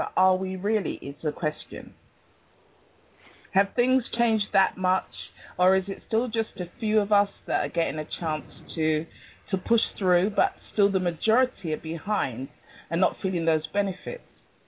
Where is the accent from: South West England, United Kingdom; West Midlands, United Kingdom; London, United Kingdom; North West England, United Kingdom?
London, United Kingdom; Hi, I'm from London.